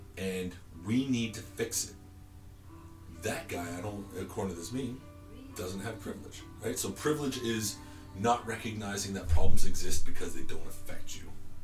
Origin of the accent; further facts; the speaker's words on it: Canada; I think that's because I'm from Canada.